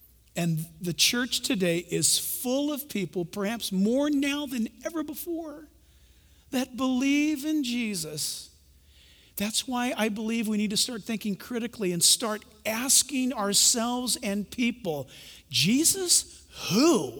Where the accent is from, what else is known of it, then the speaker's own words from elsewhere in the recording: United States; My citizenship, I'm American. U.S.